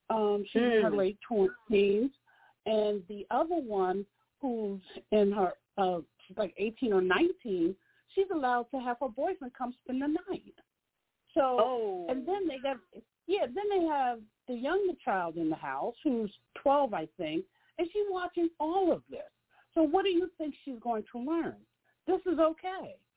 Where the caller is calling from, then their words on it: Philadelphia, Pennsylvania, United States; I'm calling from Philadelphia.